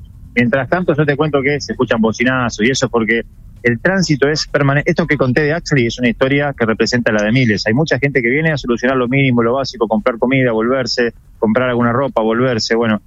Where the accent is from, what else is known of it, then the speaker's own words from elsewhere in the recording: Rosario, Santa Fe, Argentina; qué sé yo vengo de Rosario, no tengo mucha espalda, no conozco a nadie